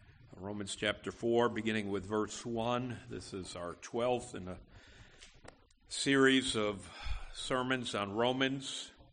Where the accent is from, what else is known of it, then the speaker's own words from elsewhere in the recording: Schenectady, New York, United States; where I grew up in Schenectady, New York.